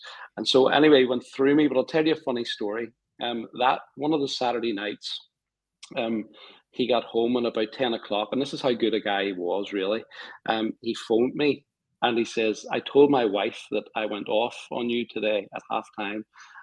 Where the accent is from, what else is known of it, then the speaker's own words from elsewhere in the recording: Scotland, United Kingdom; moved away as an adult; now in Hull, United Kingdom; But when I came down to Hull from Scotland, I knew it was the right thing from a Christian perspective